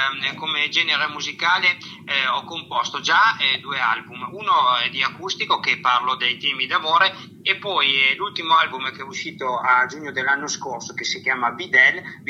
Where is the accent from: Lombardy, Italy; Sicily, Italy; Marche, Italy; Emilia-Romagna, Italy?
Emilia-Romagna, Italy; ho preso spunto dai pipistrelli che popolano la mia terra, perché io sono della provincia di Parma